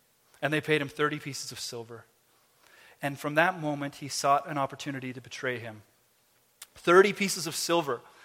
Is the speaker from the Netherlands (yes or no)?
no; Canada; I'm Canadian too. I feel it. I feel it too.